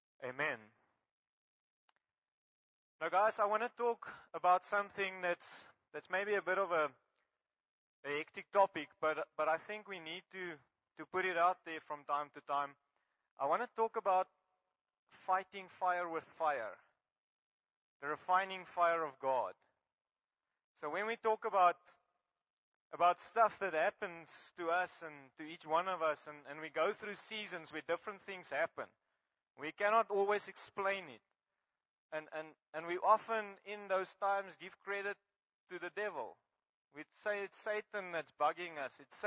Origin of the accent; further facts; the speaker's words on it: Graaff-Reinet, Eastern Cape, South Africa; grew up in Grofrenet, but we actually met in a quite similar resort than yours.